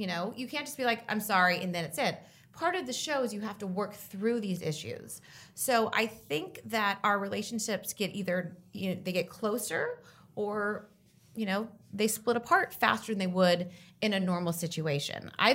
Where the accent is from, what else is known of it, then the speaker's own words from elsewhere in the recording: California, United States; because I grew up in Orange County